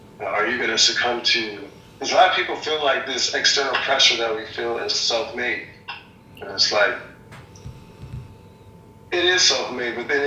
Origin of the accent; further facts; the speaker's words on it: Nigeria; I'm Nigerian, so, you know, soccer's a big deal.